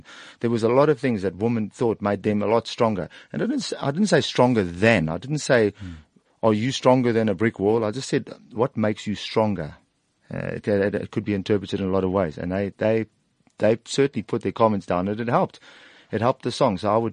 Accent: South Africa

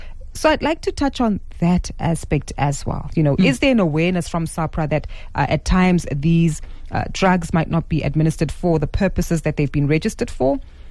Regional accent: South Africa; And can we check this as South African consumers who might visit dietitians, healthcare providers

